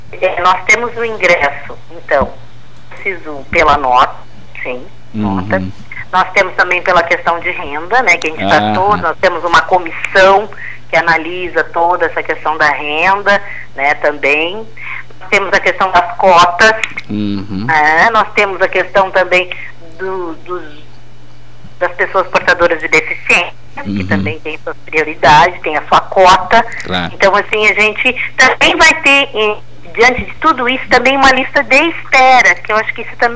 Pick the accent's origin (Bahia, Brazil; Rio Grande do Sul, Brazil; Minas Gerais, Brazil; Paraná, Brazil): Rio Grande do Sul, Brazil; Porto Alegre; now in Jaguarão, Brazil; Não, eu sou de Porto Alegre.